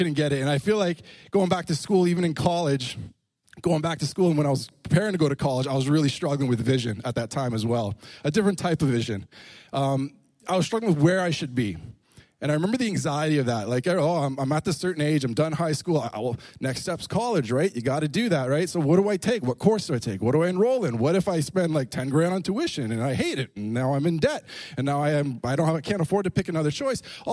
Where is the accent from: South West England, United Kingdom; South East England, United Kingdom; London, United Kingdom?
South West England, United Kingdom; I was born and raised in Cornwall